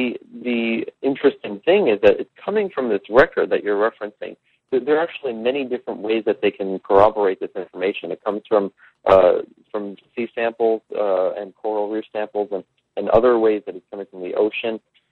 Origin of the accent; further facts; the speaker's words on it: Staten Island, New York, United States; You know, I grew up on Staten Island, and my grandmother had a house for 50 years that was hit really, really hard with Sandy